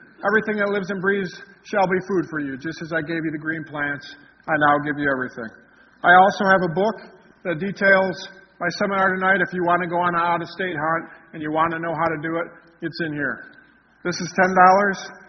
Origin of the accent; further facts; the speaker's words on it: Michigan, United States; In my home state of Michigan, they've outlawed dove hunting.